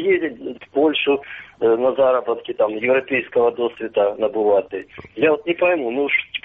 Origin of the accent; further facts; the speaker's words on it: Luhansk Oblast, Ukraine; Вот я из Луганской области